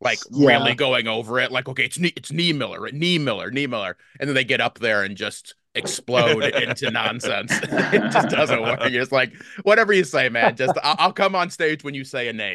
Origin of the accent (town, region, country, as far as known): DeMott, Indiana, United States; born or raised there